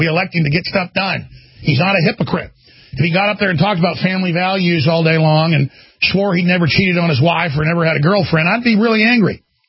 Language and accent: English; Texas, United States; I grew up in Texas when Texas was still Texas.